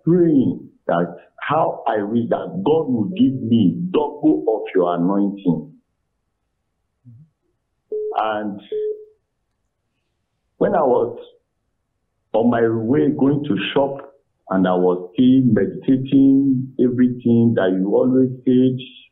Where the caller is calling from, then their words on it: Benue, Nigeria; I'm calling from Benue State.